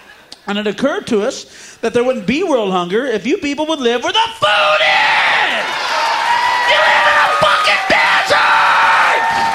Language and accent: English; United States; Well, I don't want to seem cruel, you know, but I'm an American, you know?